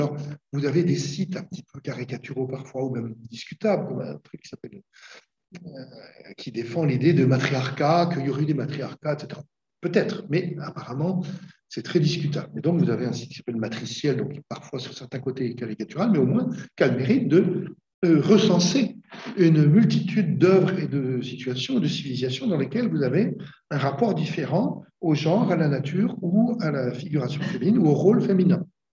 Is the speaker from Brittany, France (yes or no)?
yes; Brittany, France; Moi, en plus, je suis armoricain, je suis breton.